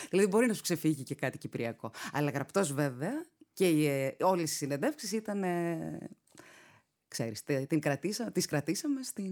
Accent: Larnaca, Larnaca District, Cyprus; γιατί πρόσφυγας μένα, αλλά εγώ γεννήθηκα και μεγάλωσα στη Λάρνακα, γιατί γεννήθηκα μετά την εισβολή

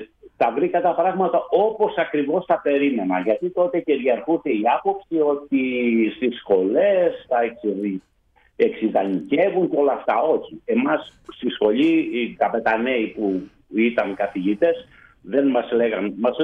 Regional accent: Thasos, Eastern Macedonia and Thrace, Greece; Η καταγωγή μου είναι από τη Θάσο.

